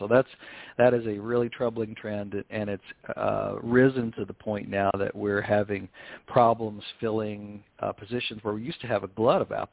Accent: Kentucky, United States; also born or lived in Colorado; in Kentucky, but I spent almost 20 years in Colorado.

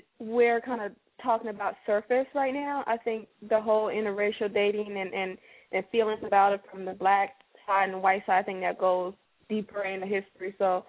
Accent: West Coast, United States; I'm like, you know, I'm from the West Coast.

